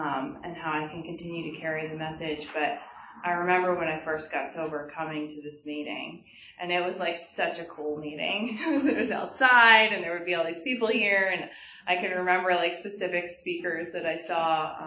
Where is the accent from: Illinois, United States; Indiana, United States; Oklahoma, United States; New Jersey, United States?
New Jersey, United States; Phillipsburg; I grew up in Phillipsburg in New Jersey, just over the river. I'm an only child.